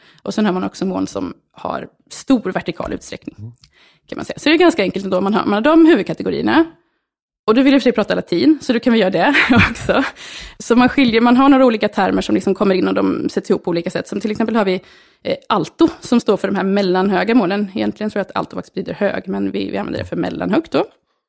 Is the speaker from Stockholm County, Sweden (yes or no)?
no; Norrköping, Östergötland, Sweden; Visserligen född och uppväxt i Norrköping